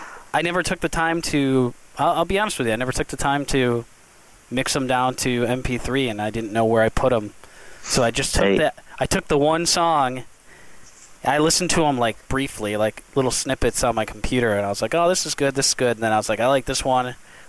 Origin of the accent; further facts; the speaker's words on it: New York, United States; Don't picture, like, the sprawling metropolis, but I am from New York State.